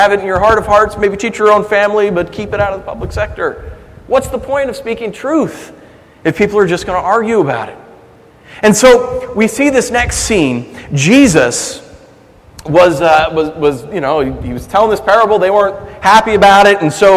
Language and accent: English; East Coast, United States; I'm from the East Coast and then the West Coast, and I just have a hard time calling it pop.